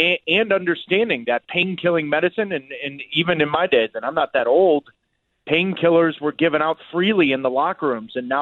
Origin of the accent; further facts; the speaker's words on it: United States; Now, from the American point of view, and obviously born and raised in the United States, I understand that perspective